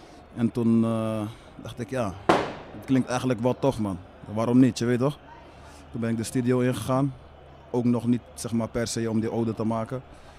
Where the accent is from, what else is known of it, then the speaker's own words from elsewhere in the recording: Amsterdam, North Holland, Netherlands; Maar dit is toch mijn thuisstad. En ik denk dat ik, zeg maar, Amsterdam nog nooit op deze manier heb meegemaakt.